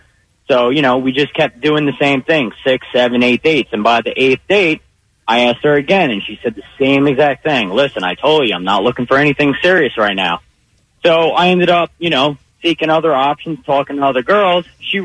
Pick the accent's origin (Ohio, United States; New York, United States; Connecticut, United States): New York, United States; I'm originally from New York, and back in like 2013, I was seeing some girl